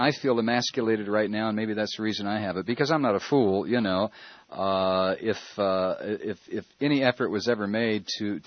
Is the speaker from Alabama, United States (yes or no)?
no; Texas, United States; You know, I grew up in Texas, and, you know, when I was growing up, everybody used to attack Bill Clinton